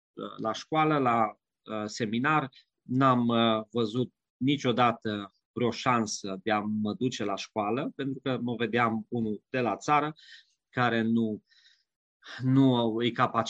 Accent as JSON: {"language": "Romanian", "town": "Tămașda", "region": "Bihor County", "country": "Romania", "tie": "born or raised there", "said": "sunt născut în județul Bihor, într-un sat, am crescut în Tămașda, lângă Salonta, județul Bihor, la vreo 60 de kilometri de Arad, 50 de Oradea, chiar la graniță între Oradea și Arad. Într-o comunitate modestă, sigur, am fost 5 frați, am crescut cu animale"}